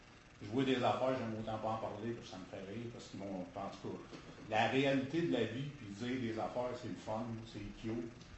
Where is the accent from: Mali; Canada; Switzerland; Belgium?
Canada; Quebec; Puis au-delà des racines, je pense qu'on est tous des Québécois.